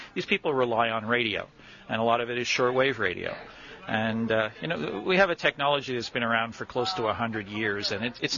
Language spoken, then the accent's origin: English; Montreal, Quebec, Canada; I'm from Montreal, and we didn't really have any outlets locally